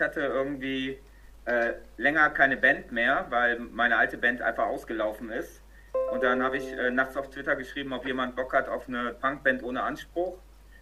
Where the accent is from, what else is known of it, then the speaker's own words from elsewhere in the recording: Düsseldorf, North Rhine-Westphalia, Germany; Wir kommen aus Düsseldorf